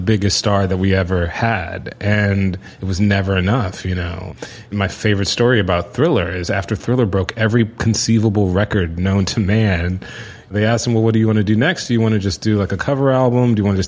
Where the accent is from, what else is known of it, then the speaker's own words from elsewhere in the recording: United States; Because, you know, I'm an American consumer.